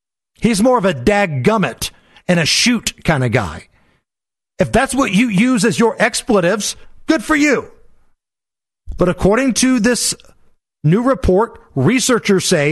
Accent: Indiana, United States; But I grew up in Indiana

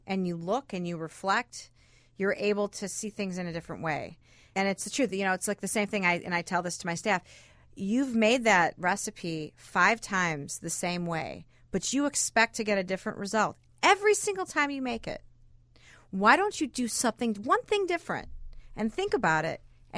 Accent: Chicago, Illinois, United States; Well, I'm from Chicago, born and raised.

